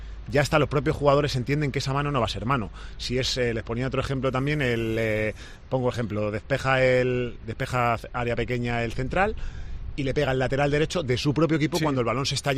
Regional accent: Spain; que como españoles no la vemos tan mano como la puede haber un alemán

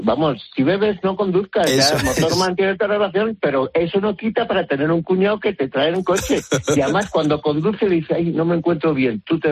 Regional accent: Villacastín, Castile and León, Spain; él venía a buscarnos a mi pueblo, a Villacastín, a casa de mi amigo Luis

